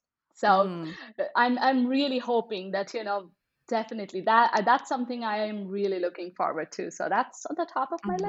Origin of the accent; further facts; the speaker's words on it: India; now in United States; I grew up in India